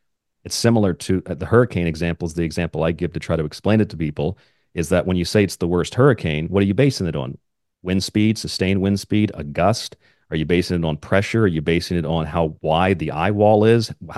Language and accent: English; Florida, United States; I grew up in Florida. I've been through, I don't know how many dozens of hurricanes.